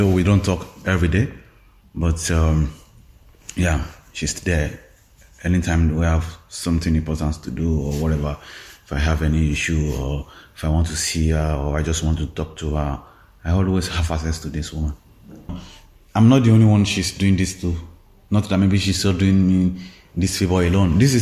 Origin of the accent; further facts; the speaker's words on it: Ekiti, Nigeria; now in Germany; I'm from Nigeria. I'm a Yoruba from Ekiti State.